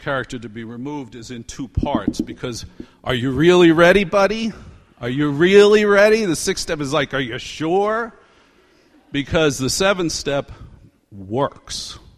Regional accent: New York, United States; And I'm like, I'm a New Yorker, please.

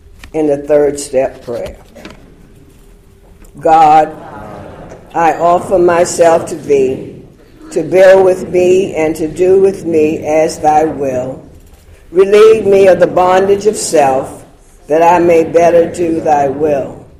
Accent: Savannah, Georgia, United States; also born or lived in New York City; I grew up in Savannah and had a career in New York City.

